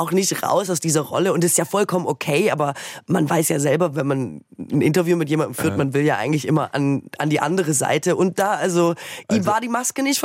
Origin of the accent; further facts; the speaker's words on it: West Germany, Germany; Und ich komme ja nun aus dem Westen, aus einem CDU-Bundesland.